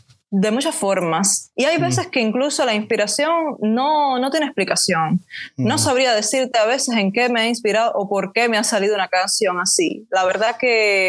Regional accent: Brazil; déjame inspirarme en Brasil, déjame inspirarme un poco en mi tierra.

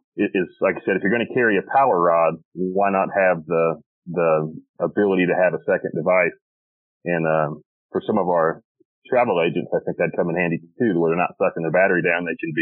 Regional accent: North Carolina, United States; I'm from North Carolina. Our temperatures are similar, but sometimes it's warmer, sometimes it's colder

